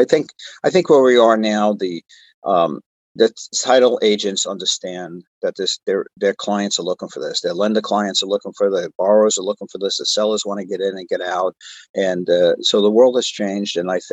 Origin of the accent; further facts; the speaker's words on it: New York, United States; moved away; I'm from New York. I just told you I'm living in Southern California, but for 20 years. But I grew up in New York